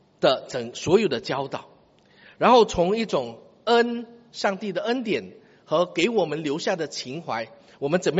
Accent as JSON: {"language": "Chinese", "country": "Singapore", "tie": "born or raised there", "said": "我在新加坡长大我在这个读初级学院的时候是一个理工的班"}